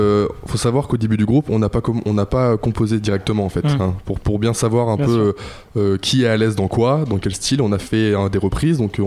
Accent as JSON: {"language": "French", "town": "Saint-Hilaire-de-Villefranche", "region": "Nouvelle-Aquitaine", "country": "France", "said": "Saint-Hilaire de Villefranche."}